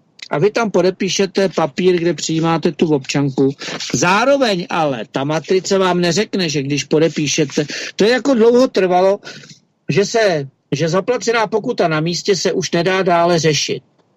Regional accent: Prague, Czechia; born there; narodil jsem se v Československu v roce 1965. To, že jsem se narodil v Praze a tak dále

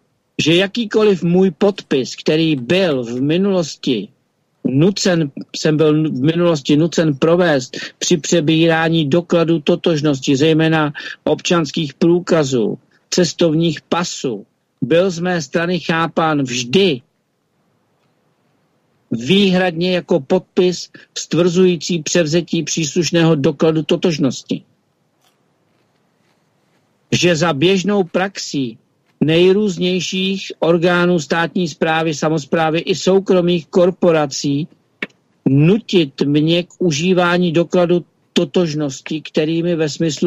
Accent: Prague, Czechia; born there; narodil jsem se v Československu v roce 1965. To, že jsem se narodil v Praze a tak dále

